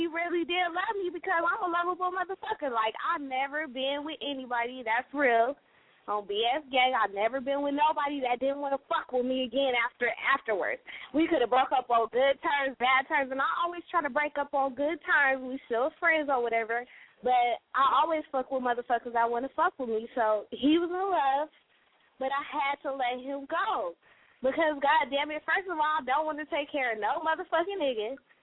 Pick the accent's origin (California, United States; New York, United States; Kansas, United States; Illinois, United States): California, United States; Watts; Because I'm a hood bitch. I'm from Watts.